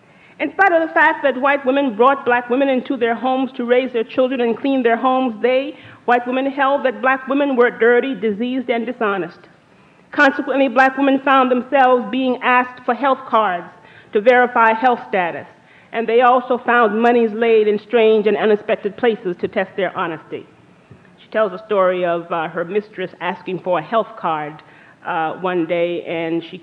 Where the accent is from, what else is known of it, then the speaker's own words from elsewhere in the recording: Georgetown, South Carolina, United States; That was certainly true in my hometown, for if a black woman did not go to college to become certified to teach, the only thing she could do in Georgetown, South Carolina, was domestic service